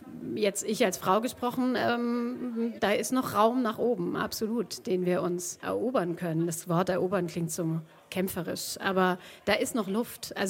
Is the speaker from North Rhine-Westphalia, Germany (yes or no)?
no; Bamberg, Bavaria, Germany; accent: Franconian; Ich bin aus Franken und das heißt, so wie ich die Rolle lese, da ist dann bestimmt was Fränkisches drin. Weil ich kann ja gar nicht raus aus meiner Haut. Ich bin in Bamberg groß geworden